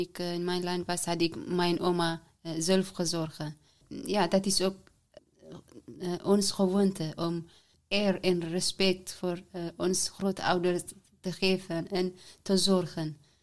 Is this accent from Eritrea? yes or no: yes; Eritrea; Dutch is a second language; now in Netherlands; ik kom uit Eritrea. Sinds 2016 juli ben ik hier.